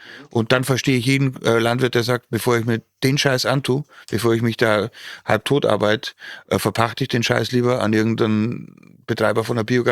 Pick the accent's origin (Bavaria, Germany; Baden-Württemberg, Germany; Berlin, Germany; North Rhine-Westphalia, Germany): Bavaria, Germany; Und ich komme ja aus dem Bayerischen Wald